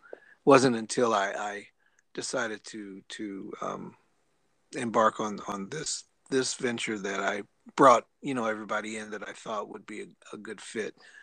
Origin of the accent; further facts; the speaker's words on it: Los Angeles, California, United States; I'm from LA, you know, but I'm from South Central. So we're just common people here.